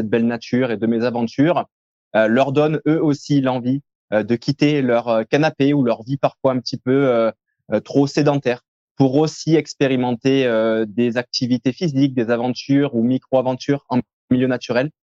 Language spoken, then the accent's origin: French; Cavaillon, Provence-Alpes-Côte d'Azur, France; mes origines sont du sud de la France. Je suis né à Cavaillon, pour être plus précis. Et puis voilà, ensuite, j'ai eu un parcours assez typique, je dirais, de lycée à Cavaillon